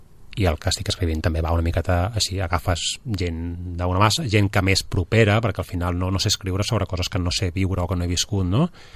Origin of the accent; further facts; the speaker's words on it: Ibiza, Balearic Islands, Spain; Soc d'Eivissa.